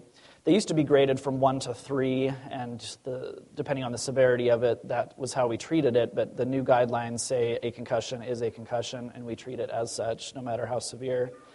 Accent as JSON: {"language": "English", "town": "Orem", "region": "Utah", "country": "United States", "tie": "born or raised there", "also_born_or_lived": "Salt Lake City", "said": "I'm originally from Salt Lake, grew up in Orem, went to medical school in upstate New York, Syracuse, New York."}